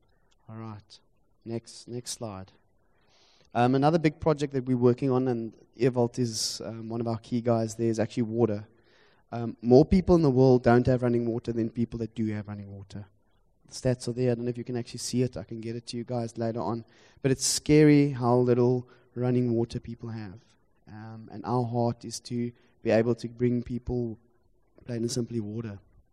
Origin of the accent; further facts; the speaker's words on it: Stellenbosch, Western Cape, South Africa; I come from Stellenbosch, Platteland. Ons verstaan nie die grappe nie.